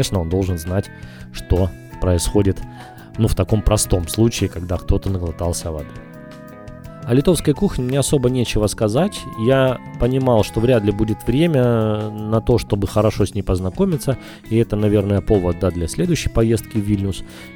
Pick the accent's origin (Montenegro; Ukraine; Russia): Ukraine; Kyiv; Мы говорим, мы из Украины, из Киева.